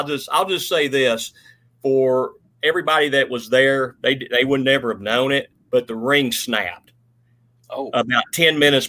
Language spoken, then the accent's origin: English; Knoxville, Tennessee, United States; the county, you know, even when I was growing up in Knoxville, it wasn't like it is now.